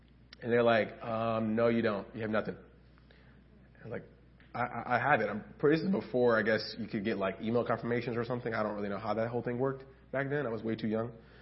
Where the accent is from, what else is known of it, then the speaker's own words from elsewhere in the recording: Memphis, Tennessee, United States; Growing up in Memphis, Tennessee, I think there was a lot of that surrounded and swirled in my neighborhood and just in my upbringing.